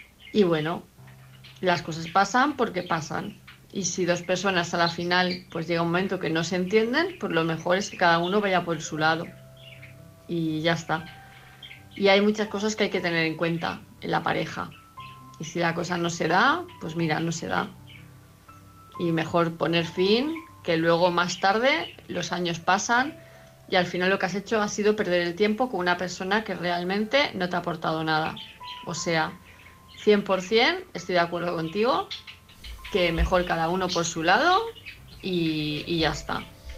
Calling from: Palma de Mallorca, Balearic Islands, Spain; de Palma de Mallorca

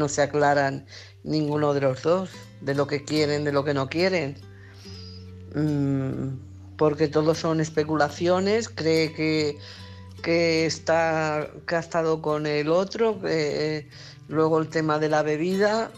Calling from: Barcelona, Catalonia, Spain; Hola, buenas noches … de Barcelona.

